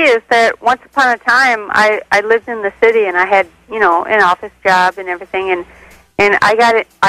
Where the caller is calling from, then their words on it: North Branch, Michigan, United States; Right now, I am in North Branch, Michigan.